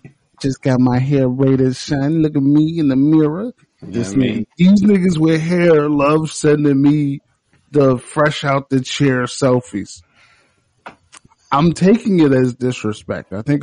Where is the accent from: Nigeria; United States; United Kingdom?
Nigeria; I'm Nigerian